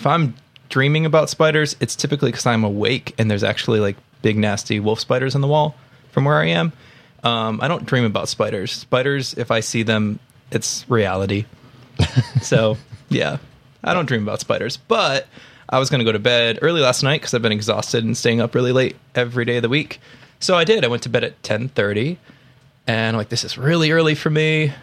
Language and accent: English; New England, United States; Growing up in New England, these are very nice idiots around here.